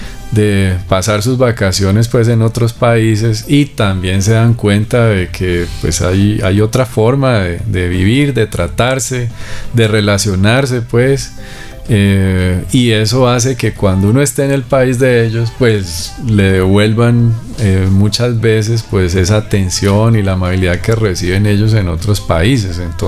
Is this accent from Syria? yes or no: no; Colombia; uno pensaría que acá como colombianos pues nos defendemos